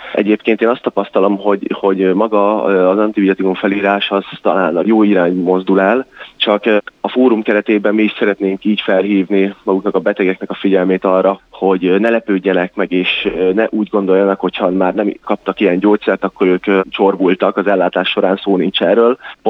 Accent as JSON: {"language": "Hungarian", "town": "Miskolc", "region": "Borsod-Abaúj-Zemplén", "country": "Hungary", "said": "Bemutatkozásomkor mondtam, hogy egyébként én is miskolci vagyok, úgyhogy külön öröm volt, hogy otthon adhattam elő, úgymond hazai pályán."}